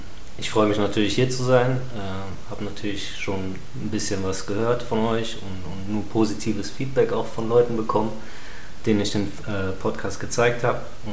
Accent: Wuppertal, North Rhine-Westphalia, Germany; Ja, wir sind beide in Wuppertal aufgewachsen, haben auch hier das Basketballspielen gelernt.

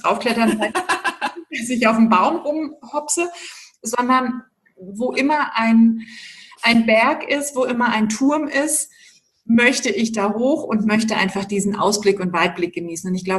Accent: Sardinia, Italy; Und ich bin ganz, ganz oft umgezogen und durfte ja auch das Glück erleben, meine Kindheit auf Sardinien verbringen zu dürfen.

